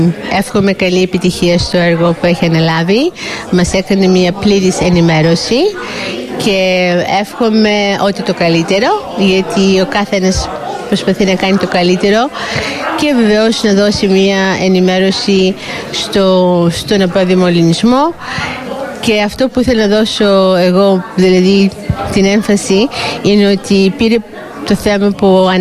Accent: Gytheio, Peloponnese, Greece; born there; Όταν ήμουν Ελλάδα, δηλαδή, γιατί γεννήθηκα στο Γήθιο

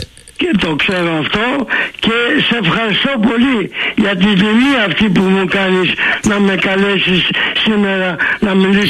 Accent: Egypt; now in Canada; Το προσκοπισμό, έφυγα από την Αίγυπτο το 1953.

